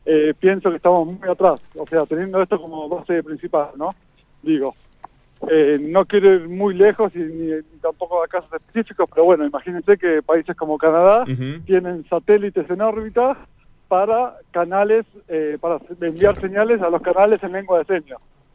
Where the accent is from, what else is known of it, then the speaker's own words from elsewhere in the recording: Buenos Aires, Argentina; born there; moved away as an adult; En Buenos Aires, en Capital.